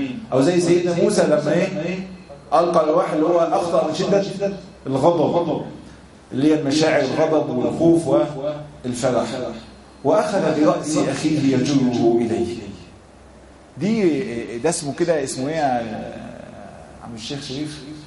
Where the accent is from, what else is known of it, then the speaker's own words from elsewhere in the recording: Egypt; وبالذات احنا كمصريين يعني نشأنا في واقع ما ينفعش انك انت تنصح.